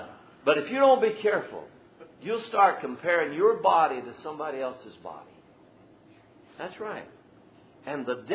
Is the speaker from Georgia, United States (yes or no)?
yes; Dublin, Georgia, United States; born there; I was born in Dublin, Georgia, December the 5th, 1948, 70 years ago.